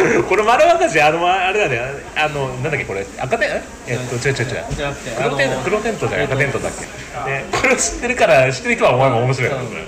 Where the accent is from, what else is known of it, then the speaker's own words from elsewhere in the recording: Saitama, Japan; 俺まさに埼玉出身だから